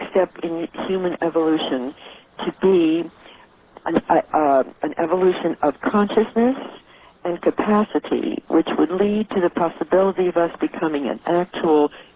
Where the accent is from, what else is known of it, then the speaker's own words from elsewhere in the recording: New York City, New York, United States; born there; I'm a New Yorker, you know. I was born in New York City.